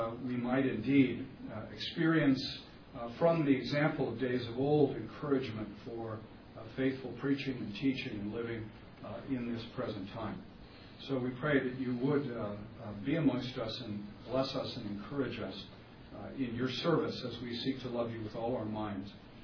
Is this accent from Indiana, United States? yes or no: no; California, United States; I am a native from California. Both sides, my great-great-grandparents came to California in the 1850s. So what can I say? That's where I was born and raised.